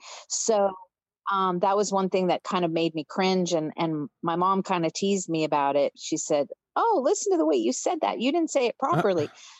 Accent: California, United States; So growing up in California, I didn't think I had an accent.

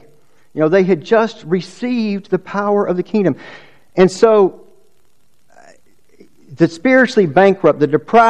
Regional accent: Georgia, United States; So I grew up on Lake Lanier. We were lake people from the very beginning.

